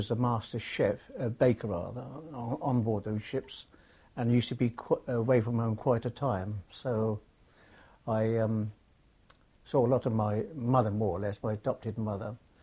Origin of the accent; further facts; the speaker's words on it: Southampton, South East England, United Kingdom; also born or lived in Brighton; I was adopted when I was quite small and brought to Southampton. … we lived quite near to the Polygon in Southampton at the time.